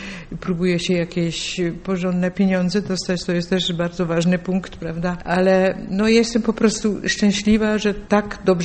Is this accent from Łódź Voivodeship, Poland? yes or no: no; Silesian Voivodeship, Poland; moved away; jak wyjechałam ze Śląska, będąc bardzo młodą dziewczyną, była jedyna szansa trzymać kontakt do Polski przez muzykę.